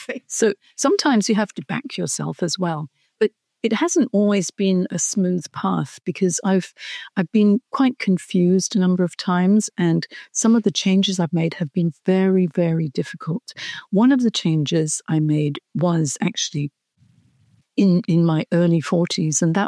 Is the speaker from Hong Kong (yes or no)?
yes; Hong Kong; moved away as an adult; now in Australia; I'm from Hong Kong originally.